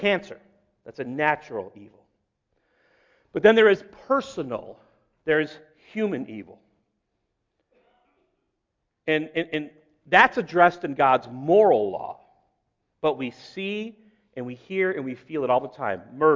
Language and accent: English; Illinois, United States; I grew up in the Midwest, grew up outside of Chicago, and they would put salt on the roads